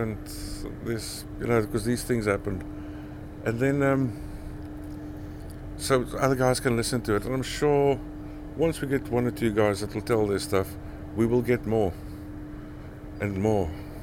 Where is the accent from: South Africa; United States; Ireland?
South Africa; accent: Afrikaans; now in United Kingdom; It's probably like me with my accent is still very strong Afrikaans, even though I've been living in the UK for close on 20 years.